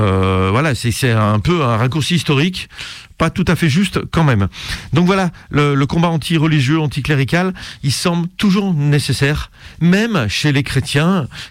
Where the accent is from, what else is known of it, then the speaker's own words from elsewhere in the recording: France; On se dit, chez nous, en France, c'est un peu plus différent